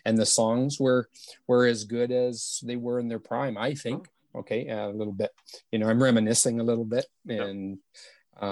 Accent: Canada; But being the Canadian boy, I think I would want to just listen to something about Canada

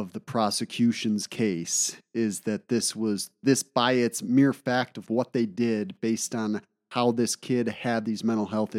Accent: Michigan, United States; And I grew up in Michigan.

